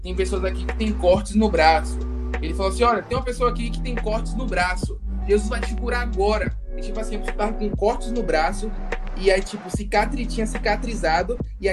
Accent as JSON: {"language": "Portuguese", "town": "Serrinha", "region": "Bahia", "country": "Brazil", "said": "nós dois somos da cidade de Serrinha, mano."}